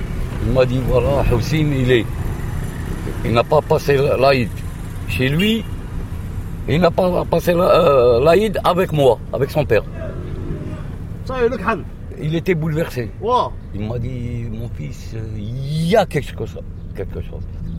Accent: Mostaganem, Mostaganem Province, Algeria; Parce que moi, je suis d'origine de Mostaganem.

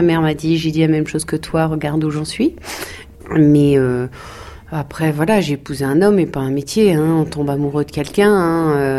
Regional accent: Tracy-sur-Mer, Normandy, France; Moi, je viens de Tracy-sur-Mer, le village juste à côté. Mes parents étaient éleveurs laitiers aussi.

